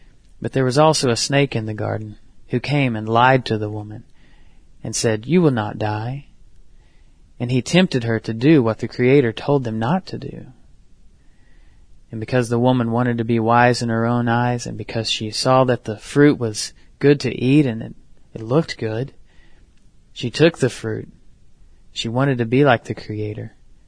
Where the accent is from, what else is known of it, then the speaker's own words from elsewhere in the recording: Tahlequah, Oklahoma, United States; I'm from the Cherokee tribe in Tahlequah, Oklahoma.